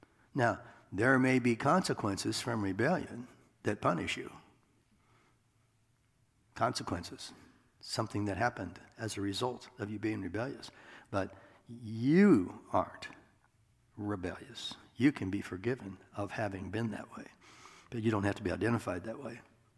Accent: Iowa, United States; And I thought, I'm from Iowa, and I got it the first time.

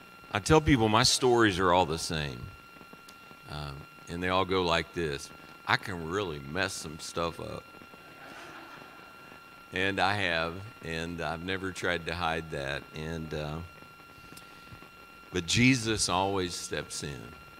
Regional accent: Liberty, United States; I was at a restaurant in Liberty, which is my hometown.

